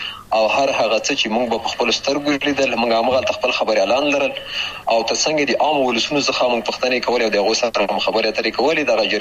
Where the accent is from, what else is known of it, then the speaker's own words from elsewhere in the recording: Paktia, Afghanistan; born there; هغه 1940 کال و چې زه په همدې ولسوالۍ کې پیدا شوم، د بابو خیلو نیمې ځای کې چې دا هم دغه تا هم جوار ولسوالۍ ده، د خکته پښتونخوا هغه ولسوالۍ چې د ډیورن کرخې سره جوخته